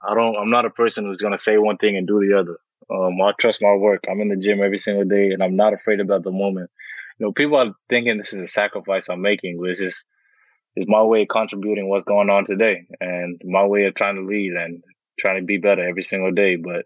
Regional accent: Perth, Western Australia, Australia; also born or lived in Nairobi, Kenya; We went over to Western Australia, a small city called Perth, and I grew up there basically all my life.

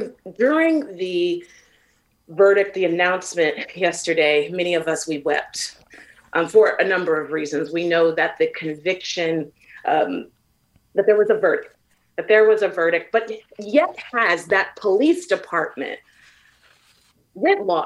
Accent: San Francisco, California, United States; Chief Scott has a very, very difficult job on his hands because I grew up in San Francisco and Chief Scott knows this.

